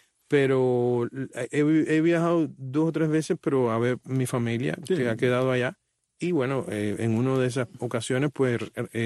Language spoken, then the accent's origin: Spanish; Havana, Cuba; A mí me duele mucho como cubano. No solamente como habanero.